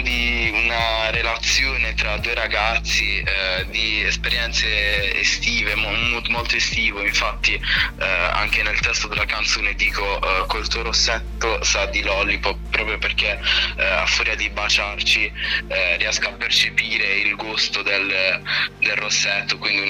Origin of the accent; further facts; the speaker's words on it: Gravina in Puglia, Apulia, Italy; e vengo da Gravina in Puglia. Ho 18 anni compiuti da poco